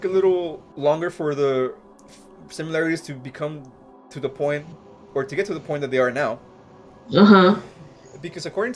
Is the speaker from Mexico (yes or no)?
yes; Mexico; growing up in Mexico, this isn't, like, a shock to me